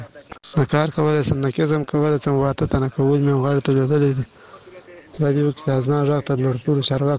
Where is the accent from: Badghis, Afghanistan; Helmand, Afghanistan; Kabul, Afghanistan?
Badghis, Afghanistan; now in Kandahar, Afghanistan; افغان یم، د کندهار ولایت څخه تاسو ته میسج لیږی دی. اصلي د بادغیس ولایت د بنمرغاد ولسوالۍ یم، خو فلحال اوس په کندهار کې اوسېږم.